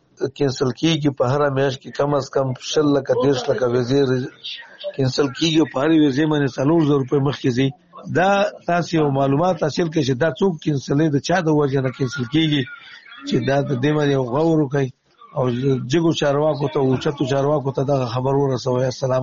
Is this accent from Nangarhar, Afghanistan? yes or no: yes; Nangarhar, Afghanistan; زه یو افغان یم، د ننګرهار ولایت څخه